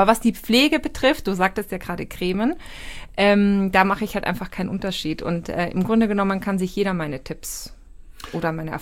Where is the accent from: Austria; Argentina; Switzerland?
Austria; Ich bin Österreicherin, deswegen sage ich Chemiker, nicht Chemiker.